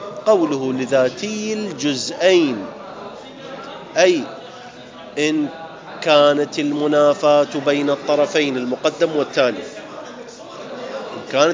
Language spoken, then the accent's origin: Arabic; Najaf, Najaf Governorate, Iraq; أنا ابن النجف، أنا طالب النجف، أنا دارس النجف،